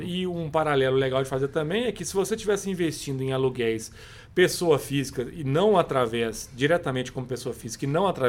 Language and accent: Portuguese; Minas Gerais, Brazil; Vou falar que é porque a gente é mineiro, a gente é desconfiado.